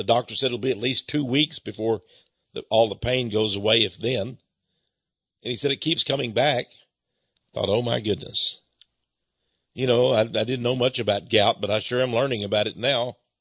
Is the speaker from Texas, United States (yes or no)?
yes; Texas, United States; I come from East Texas. We wrestle alligators down there. That's right. We've got water moccasins to fend off the alligators down in East Texas, down in the swamp land and everything.